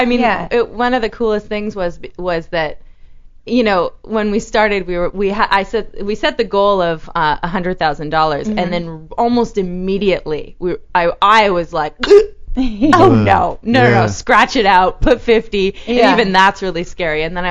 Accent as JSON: {"language": "English", "country": "Canada", "said": "And I'm Canadian."}